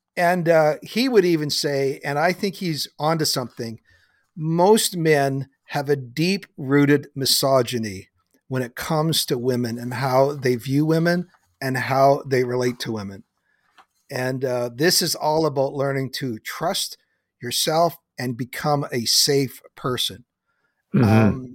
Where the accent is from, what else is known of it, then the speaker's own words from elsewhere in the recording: Canada; Guys, I'm Canadian.